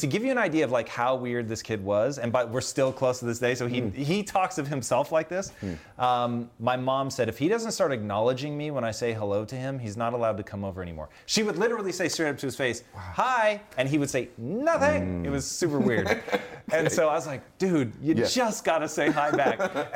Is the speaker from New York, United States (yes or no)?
no; Tacoma, Washington, United States; Dude, welcome to growing up in Tacoma.